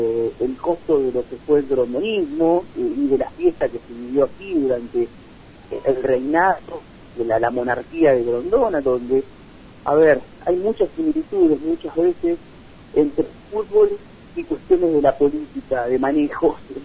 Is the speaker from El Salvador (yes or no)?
no; Argentina; eso también me parece que refleja lo que somos los argentinos